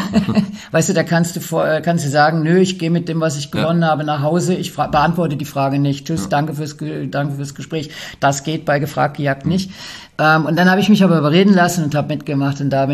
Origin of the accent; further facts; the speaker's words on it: North Rhine-Westphalia, Germany; ich komme aus dem Ruhrpott.